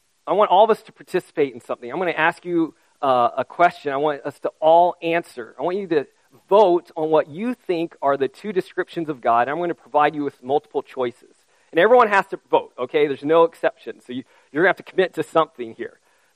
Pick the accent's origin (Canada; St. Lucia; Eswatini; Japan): Japan; So I grew up in Japan, and when I would travel back there